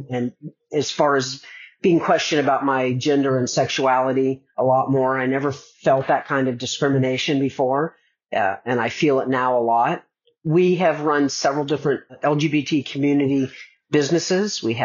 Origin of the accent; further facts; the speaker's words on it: Iowa, United States; I grew up in Iowa, and so if you could play sports, they didn't really care about how you identified.